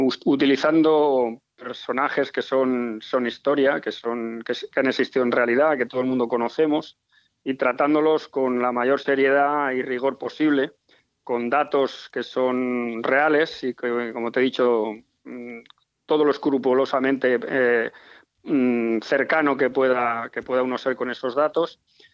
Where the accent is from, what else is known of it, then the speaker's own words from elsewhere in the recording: Madrid, Community of Madrid, Spain; Yo soy madrileño